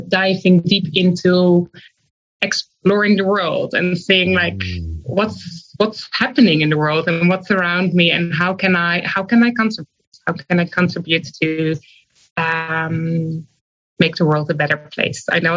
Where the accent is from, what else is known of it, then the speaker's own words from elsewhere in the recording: Netherlands; I grew up in the Netherlands with divorced parents, and they were complete opposites